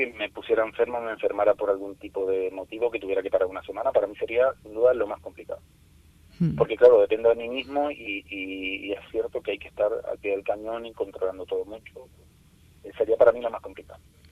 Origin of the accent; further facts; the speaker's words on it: Arico, Canary Islands, Spain; Arico a mí me atrae, es mi municipio de toda la vida, soy de Arico